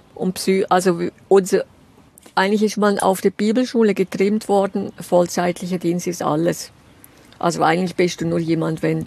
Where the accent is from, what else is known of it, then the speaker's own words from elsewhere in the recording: Switzerland; als Schweizerin, Berlin ist ja schon echt als Landei schon der absolute Hammer